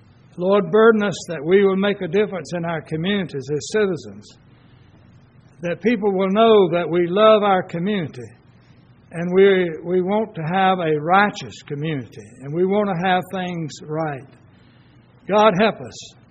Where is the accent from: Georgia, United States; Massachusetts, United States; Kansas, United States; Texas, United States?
Georgia, United States; Cochran; even though I'm from Cochran, grew up here, graduated high school here, love Cochran